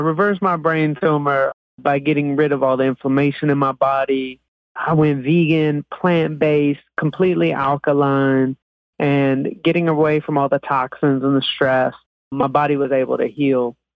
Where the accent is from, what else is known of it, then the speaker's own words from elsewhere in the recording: Atlanta, Georgia, United States; And I grew up in Atlanta, and I formed what became one of the biggest management companies in all of hip hop.